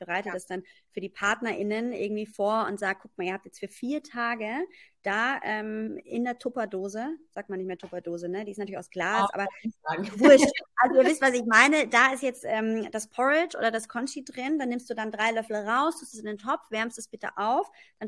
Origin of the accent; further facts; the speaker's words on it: East Germany, Germany; Ich komme ja aus Ostdeutschland, da haben wir immer gerne russischen Zupfkuchen gegessen.